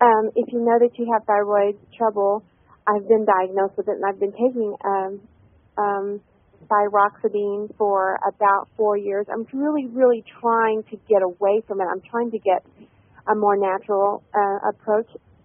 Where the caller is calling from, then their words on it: Houston, Texas, United States; from Houston. Houston, Texas, and I was listening in, and it's this wonderful show.